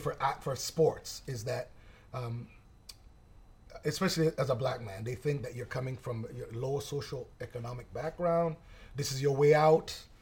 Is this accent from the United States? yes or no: no; Oakville, Ontario, Canada; So me moving to Canada, growing up in Oakville